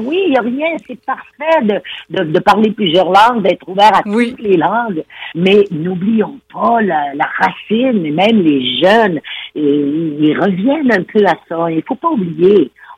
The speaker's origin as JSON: {"language": "French", "town": "Sherbrooke", "region": "Quebec", "country": "Canada", "tie": "born or raised there", "said": "la langue française, d'abord, c'est ma langue maternelle. Mm-hmm. Et curieusement, moi, j'ai été élevée dans une place à Sherbrooke, on était bilingue."}